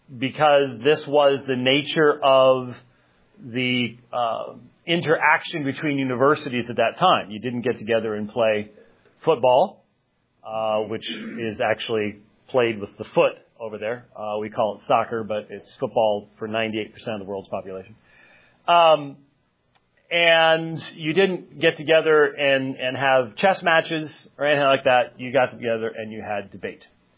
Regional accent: United States; And they know I'm the American that actually tips

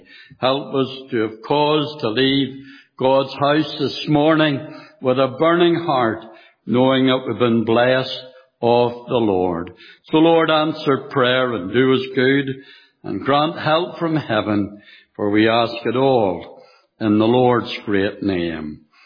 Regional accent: Belfast, Northern Ireland, United Kingdom; when I was a little boy growing up in Belfast, we lived facing a mission hall. It was actually there that I got saved, came to know the Lord.

